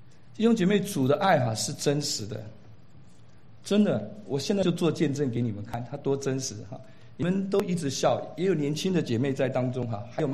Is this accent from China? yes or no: no; Taiwan; born there; 我1962年在台湾出生，我的爸爸是空军，我的母亲他们两个都是四川人。14岁，我爸爸就被国民党拉着从军，然后1949年撤退到台湾。